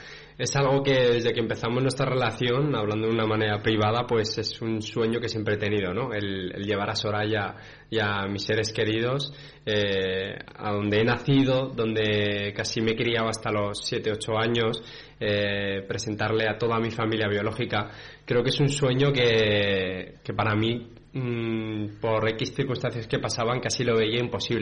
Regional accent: Western Sahara; hablando un poco del pueblo saharaui, de mi pueblo

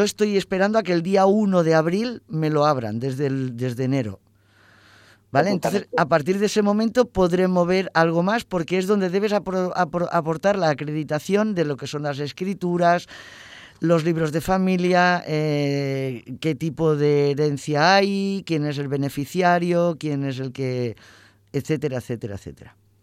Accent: Barcelona, Catalonia, Spain; como somos de aquí de Barcelona, sería la Generalitat de Cataluña.

